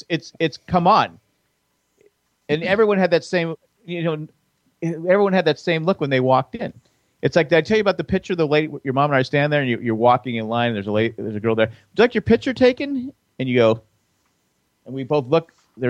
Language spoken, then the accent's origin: English; California, United States; When people say you're from Cali, I go, no, I'm from California. I don't say Cali.